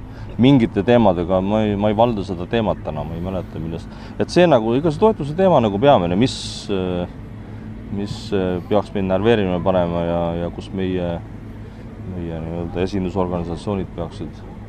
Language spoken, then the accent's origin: Estonian; Saare County, Estonia; mina olen ise Saaremaalt